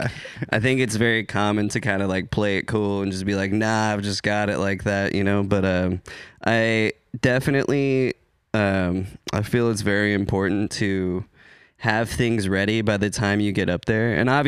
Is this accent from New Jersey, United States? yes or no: no; Hillsboro, Oregon, United States; also born or lived in Beaverton / Tigard; I was born in Hillsborough and kind of moved around as a kid, mostly through like the kind of like Washington County area of like Beaverton, Tigard, ultimately ending up back in Hillsborough and kind of growing up there a majority of my my school years